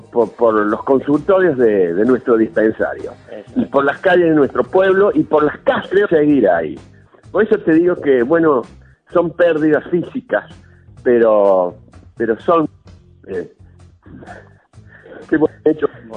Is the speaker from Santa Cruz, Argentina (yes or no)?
no; Saldán, Córdoba, Argentina; yo soy de Saldán, he pasado toda mi vida